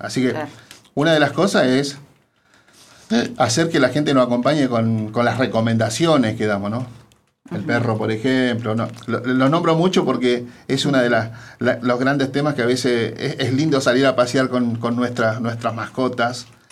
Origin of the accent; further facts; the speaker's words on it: Bariloche, Río Negro, Argentina; soy de Bariloche, resido en Bariloche, tengo mi familia en Bariloche y me ata un nieto que tengo en Bariloche mucho, de 5 añitos.